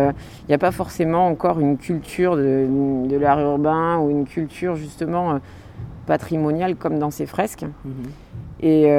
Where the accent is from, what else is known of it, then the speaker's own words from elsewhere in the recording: Pau, Nouvelle-Aquitaine, France; Moi, je suis de Pau. Donc, j'ai un collectif à Pau.